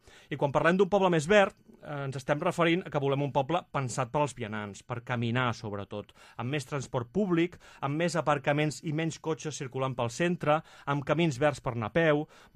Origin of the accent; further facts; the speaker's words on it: Tiana, Catalonia, Spain; vull ser alcalde de Tiana perquè m'estimo molt el meu poble, perquè he estat implicat des de petit.